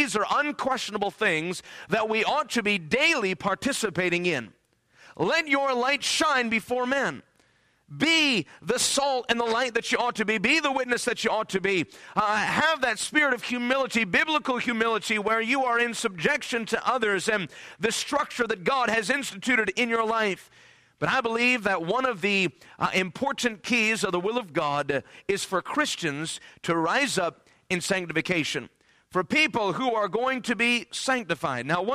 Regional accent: New York, United States; know I'm in the deep south of Louisiana. So turn up the hearing knobs on your ears and listen quickly as this New Yorker preaches here tonight, all right?

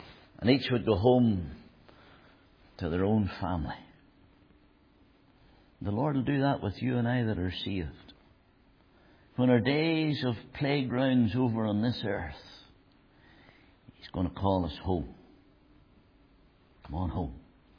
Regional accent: Hillsborough, Northern Ireland, United Kingdom; I was brought up in Hillsborough.

